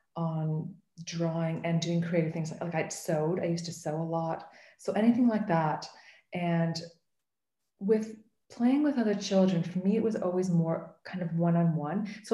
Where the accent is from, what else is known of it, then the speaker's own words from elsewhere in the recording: Canada; Canada, we start when you're about five when you start school.